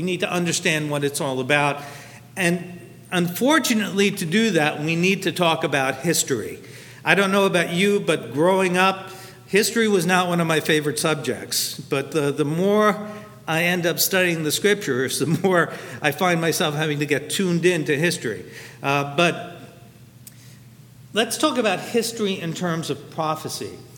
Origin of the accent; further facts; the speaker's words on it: Brooklyn, New York, United States; Growing up in Brooklyn, basically you either celebrated Christmas or you celebrated Hanukkah, right?